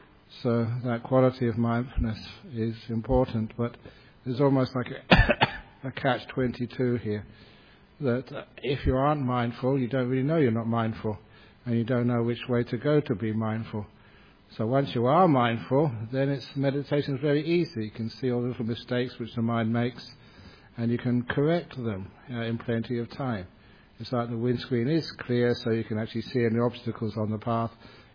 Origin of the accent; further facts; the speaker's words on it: London, United Kingdom; where I grew up over in London.